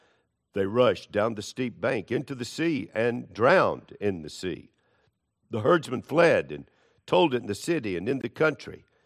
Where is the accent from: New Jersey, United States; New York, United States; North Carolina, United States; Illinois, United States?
North Carolina, United States; Charlotte; When I was growing up in Charlotte, "Don't go on the other side of Independence Boulevard.